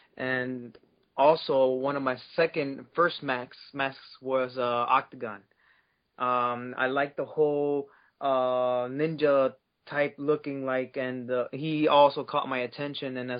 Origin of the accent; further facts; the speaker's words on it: Chicago, Illinois, United States; also born or lived in Mexico City, Mexico; Well, like you said, I was born and raised in Chicago, and most of my training I've done here in Chicago